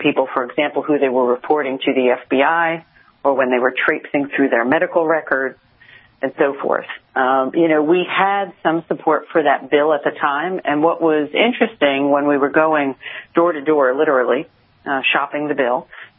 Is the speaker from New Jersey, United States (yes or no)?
yes; New Jersey, United States; I grew up in North Jersey, so you know, somewhat back and forth out of the city, if you will, my whole life, and really that's all it's called is the city.